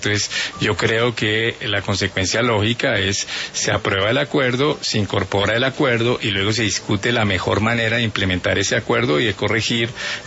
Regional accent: Colombia

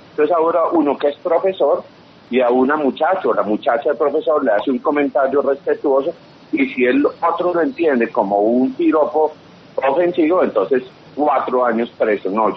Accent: Colombia

